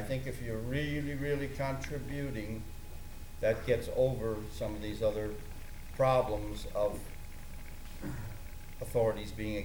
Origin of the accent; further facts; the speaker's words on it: New York, United States; maybe more people from the Midwest, although I'm from New York.